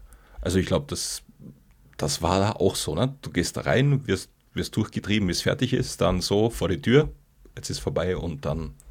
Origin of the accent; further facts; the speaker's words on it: Salzburg, Austria; ich komme weg aus Salzburg